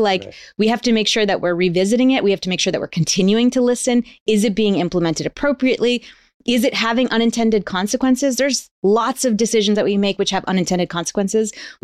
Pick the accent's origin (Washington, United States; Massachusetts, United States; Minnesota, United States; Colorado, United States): Massachusetts, United States; also born or lived in Louisiana; I grew up on the East Coast, outside of Boston.